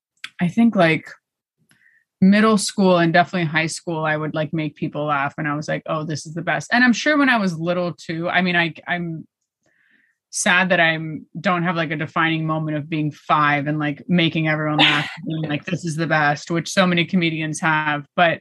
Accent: Miami, Florida, United States; I grew up in Miami and I was kind of like the chunky friend.

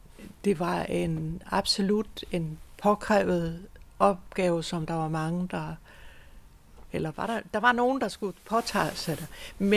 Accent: Region of Southern Denmark, Denmark; også fordi, at jeg er opvokset over i Sønderjylland.

